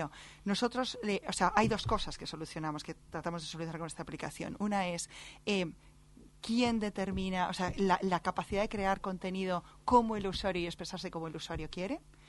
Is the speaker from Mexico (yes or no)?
no; Spain; Nos quejamos en España con un 10%, aquí habría que venir con el 100 y pico% que tenéis.